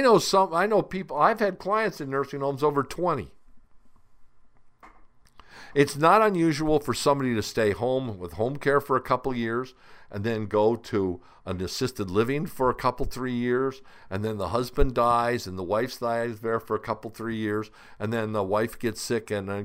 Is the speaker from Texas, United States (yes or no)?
no; Phoenix, Arizona, United States; when I was growing up in Phoenix, right behind where we lived was a rest home.